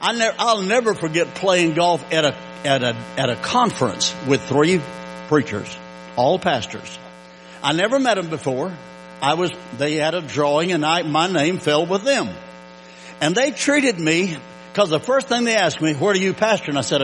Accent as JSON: {"language": "English", "country": "United States", "tie": "born or raised there", "said": "I was raised in East Texas in New Mexico, and my dad, when I was 5 years old, built an adobe shack, 10 foot by 12 foot."}